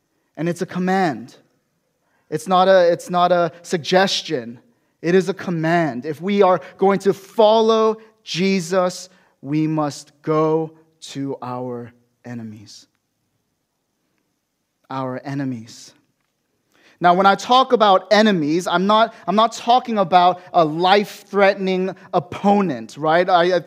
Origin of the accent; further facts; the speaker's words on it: United States; moved away; Obviously, I'm an American, and as I make observations of what's going on back home